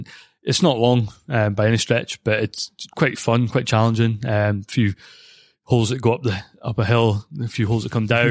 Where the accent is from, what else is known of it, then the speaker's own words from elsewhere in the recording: Scotland, United Kingdom; Yeah, so I was born and brought up in Aberdeenshire, a small village just outside of Boyne.